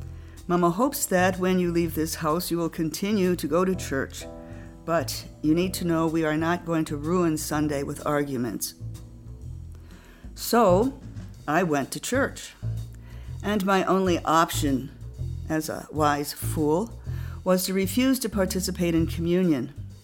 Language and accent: English; Detroit, Michigan, United States; born there; I was born in Providence Hospital in Detroit